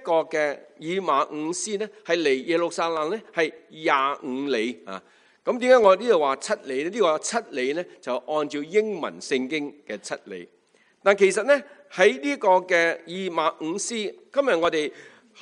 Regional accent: China; 我哋中国人嘅里数啊

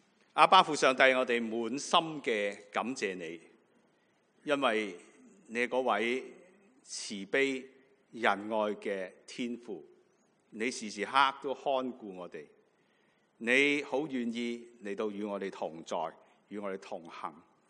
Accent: Hong Kong; 我作为来自香港的一份子，在这两个月看的新闻

